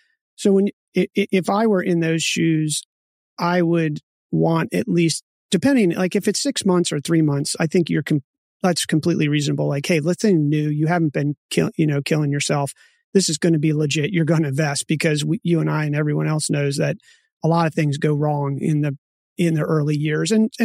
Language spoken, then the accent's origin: English; Maryland, United States; I'm originally from Maryland, which is not a low tax state.